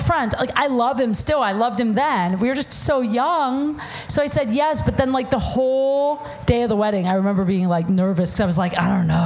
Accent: Ohio, United States; I was going to college in Chicago. I was from Ohio.

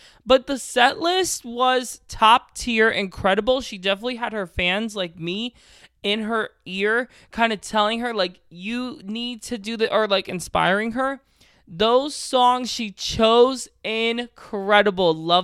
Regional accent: New Jersey, United States; I did want the Eagles because I am from Jersey, and I always just go to whoever's closest.

